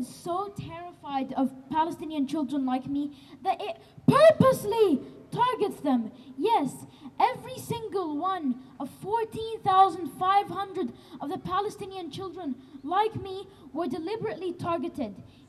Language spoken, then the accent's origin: English; Australia; being born and raised in Australia, I will never forgive and I will never forget our second Nakba!